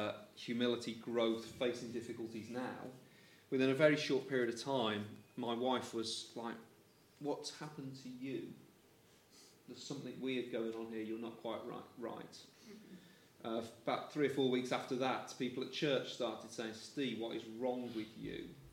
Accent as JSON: {"language": "English", "town": "Sutton Coldfield", "region": "West Midlands", "country": "United Kingdom", "said": "I'm from the royal town of Sutton Coldfield, just between Birmingham and Lichfield."}